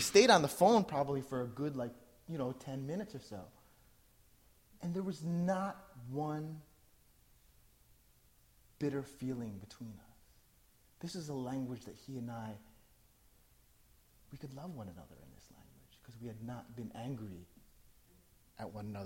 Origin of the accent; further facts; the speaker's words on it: New Jersey, United States; first language English; My first language, of course, is, I was born and raised in Jersey, so my first language is English.